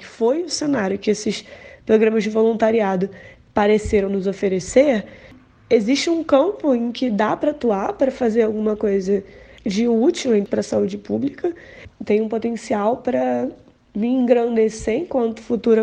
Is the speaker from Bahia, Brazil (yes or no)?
no; Minas Gerais, Brazil; moved away as an adult; now in Rio de Janeiro, Brazil; quando eu saí de Minas e vim para o Rio de Janeiro para cursar medicina